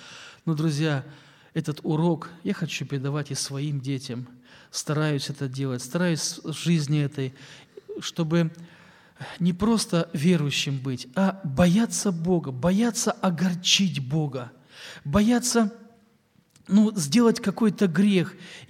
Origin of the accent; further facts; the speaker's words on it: Zheleznogorsk, Kursk Oblast, Russia; moved away as an adult; now in Sokol, Russia; Когда мы с помощницей переехали в Вологодскую область из Курской области. Я сам из Железногорска